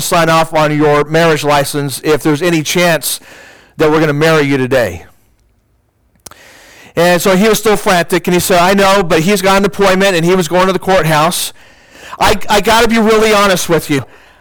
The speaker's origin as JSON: {"language": "English", "town": "Needville", "region": "Texas", "country": "United States", "said": "But yes, I'm from Needville, Texas."}